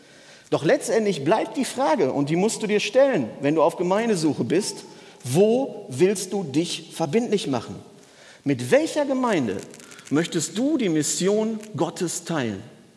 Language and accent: German; North Rhine-Westphalia, Germany; Ich komme ja aus dem Ruhrgebiet